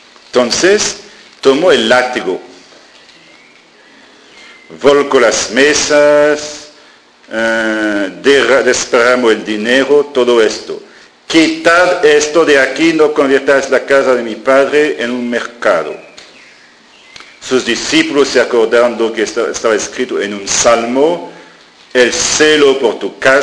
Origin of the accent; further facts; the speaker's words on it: France; Spanish is a second language; No lo digo porque soy francés